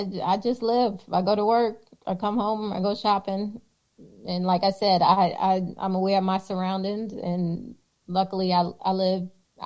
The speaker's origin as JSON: {"language": "English", "town": "New York City", "region": "New York", "country": "United States", "tie": "born or raised there", "said": "I grew up in New York City. I am very aware of my surroundings."}